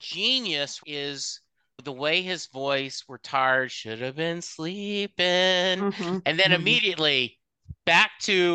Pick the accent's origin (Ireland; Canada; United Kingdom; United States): United States; Lake Charles, Louisiana; I grew up in Lake Charles, so I always have this pride about Kenny